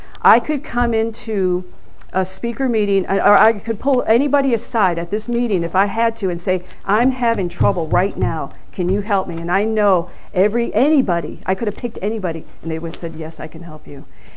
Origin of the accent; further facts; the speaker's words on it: Bristol, Connecticut, United States; I was born and raised in Bristol, Connecticut, which is the home today of ESPN.